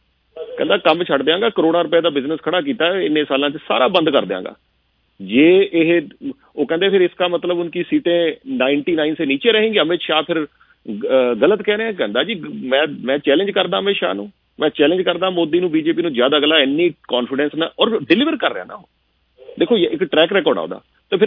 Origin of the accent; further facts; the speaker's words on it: Punjab, India; ਫਿਰ ਅਸੀਂ ਵੀ ਪੰਜਾਬ ਤੋਂ ਆਏ ਹਾਂ।